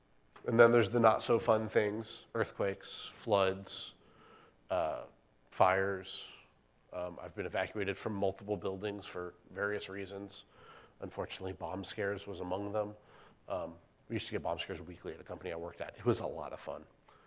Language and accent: English; California, United States; I'm from California. We have these annoying things called earthquakes.